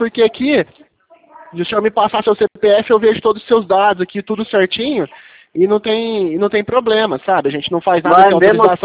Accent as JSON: {"language": "Portuguese", "town": "Franca", "region": "São Paulo", "country": "Brazil", "said": "Eu sou aqui de Franca, São Paulo."}